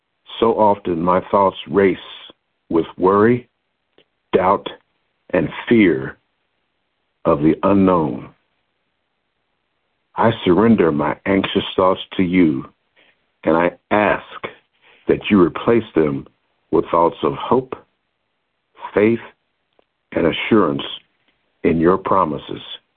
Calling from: Lincoln Heights, Ohio, United States; I come to you from Lincoln Heights, Ohio.

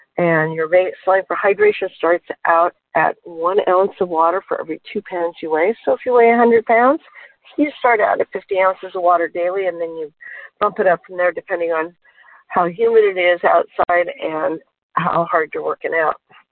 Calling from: Portland, Oregon, United States; I come to you from Portland, Oregon.

